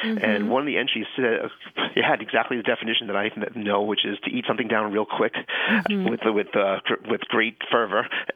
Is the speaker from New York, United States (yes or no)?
yes; Long Island, New York, United States; now in California, United States; I am not originally from California.